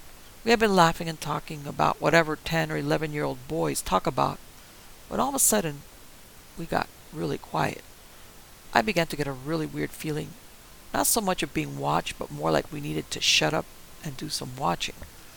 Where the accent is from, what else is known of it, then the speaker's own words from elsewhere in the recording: Portland, Oregon, United States; I grew up around Portland, Oregon.